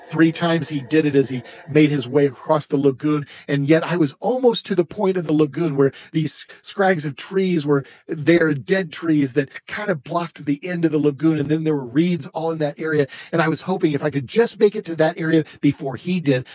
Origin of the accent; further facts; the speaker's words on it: Carmel, United States; When I was growing up in Carmel, we had 4 trees in our backyard.